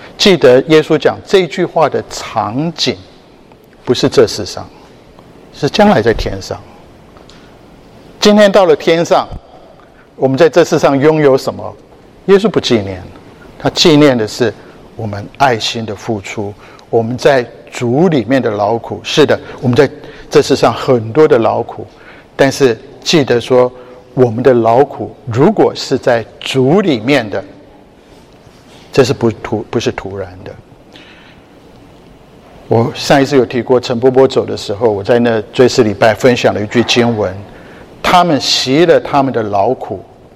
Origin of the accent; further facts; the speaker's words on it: Taiwan; 台湾，我从台湾来，我不讲别的地方，我讲台湾就好